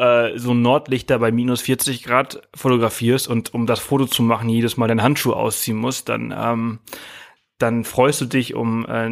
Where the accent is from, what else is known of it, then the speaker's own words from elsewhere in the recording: Balearic Islands, Spain; now in Germany; ich komme ja aus Mallorca, ich bin auf Mallorca aufgewachsen